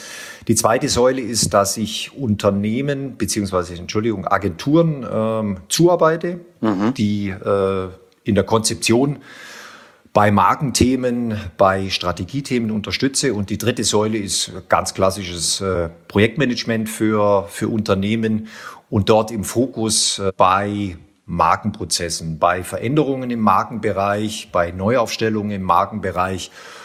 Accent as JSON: {"language": "German", "town": "Lindau", "region": "Bavaria", "country": "Germany", "tie": "born or raised there", "accent": "Swabian", "lives_now": "Munich, Germany", "said": "Wie man vielleicht jetzt schon so ein bisschen raushört, ich bin im Schwäbischen geboren, in Lindau am Bodensee, also gerade noch Bayer. Bin dort groß geworden, lebe mit meiner Frau im schönen München, in Schwabing"}